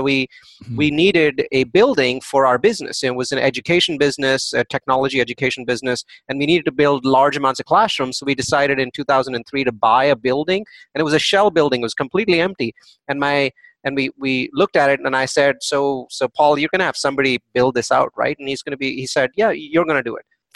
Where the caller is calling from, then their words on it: California, United States; Well, I live in the San Francisco Bay Area, so I'm from Silicon Valley